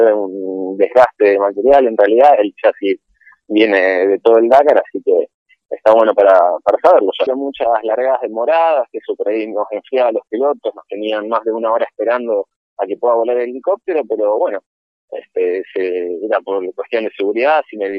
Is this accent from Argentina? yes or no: yes; Ushuaia, Tierra del Fuego, Argentina; now in Buenos Aires, Argentina; Yo sigo sintiendo Ushuaia como mi casa, mi hogar. Si bien hace ya varios años que estoy en Buenos Aires, cuando me preguntan, yo soy de Ushuaia y creo que lo voy a hacer toda la vida. Así que es mi ciudad.